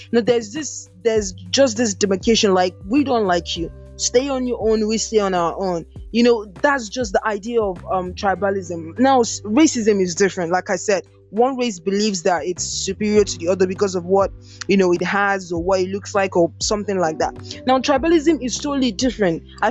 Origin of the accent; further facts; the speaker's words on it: Nigeria; how I know it as in Nigerian and living in Nigeria.